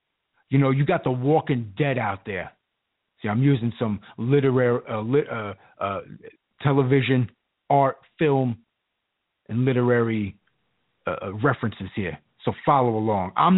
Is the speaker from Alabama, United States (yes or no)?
no; Long Island, New York, United States; I grew up listening to … I'm from Long Island. I grew up listening to that stuff.